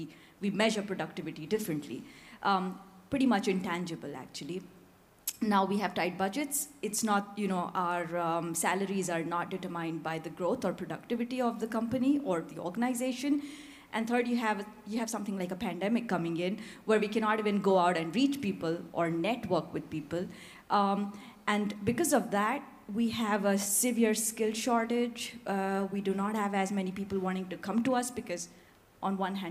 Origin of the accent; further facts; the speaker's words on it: Frankfurt, Hesse, Germany; I come from Frankfurt, and we're all from Frankfurt